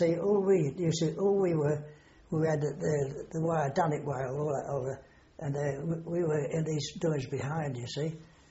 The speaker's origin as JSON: {"language": "English", "region": "London", "country": "United Kingdom", "tie": "born there", "said": "Where are you born? Oh, I was born in London."}